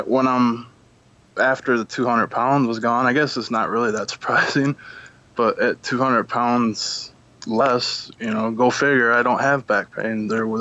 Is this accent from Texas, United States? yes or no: no; Monroe, Michigan, United States; moved away; And so, I come from Monroe, Michigan, and that, not anymore, I moved, but there is an absolute epidemic in that city